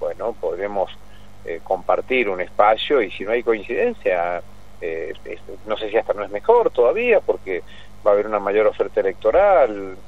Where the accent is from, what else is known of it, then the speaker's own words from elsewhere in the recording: Mendoza, Argentina; Así que ahí como mendocinos algún problema evidentemente tenemos.